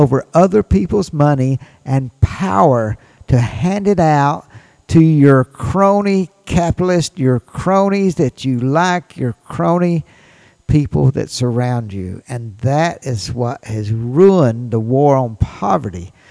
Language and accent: English; Mississippi, United States; I grew up in Mississippi. I live in Mississippi.